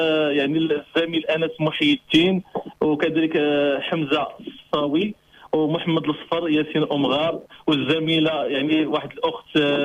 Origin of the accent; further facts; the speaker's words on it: Marrakesh, Marrakesh-Safi, Morocco; انا من مراكش